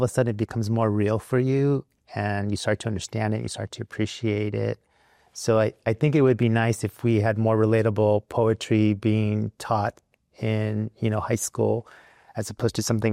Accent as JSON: {"language": "English", "country": "United States", "tie": "born or raised there", "said": "my experience as a Latino growing up in the United States."}